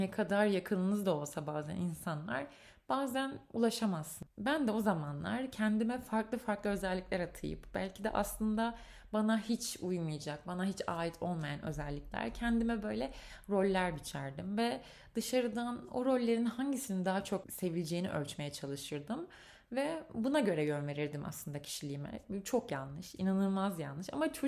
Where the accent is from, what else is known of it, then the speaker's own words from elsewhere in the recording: Sakarya, Turkey; moved away as an adult; now in Ankara, Turkey; Ben Sakarya'da doğup büyüdüm. 19 yılım Sakarya'da, son 6 yılım da Ankara'da geçti. Ailem Sakarya'da